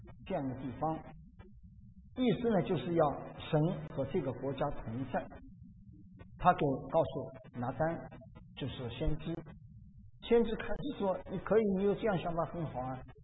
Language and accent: Chinese; China; 我们中国人就更加的懂得这一点啊，修了一个长很长很长的城啊